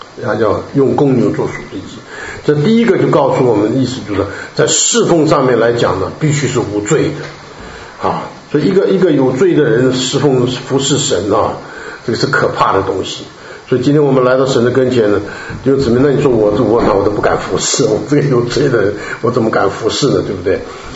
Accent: China; 皮呢，简我们中国人最懂，皮就指着面子说的嘛

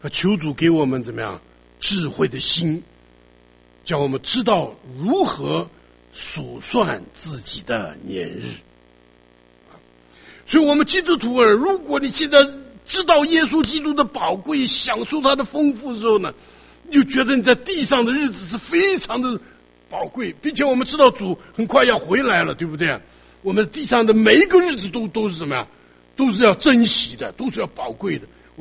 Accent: China; 所以我们中国人常常讲嘛，来了一场大雪哦，我们叫它什么？叫它瑞雪

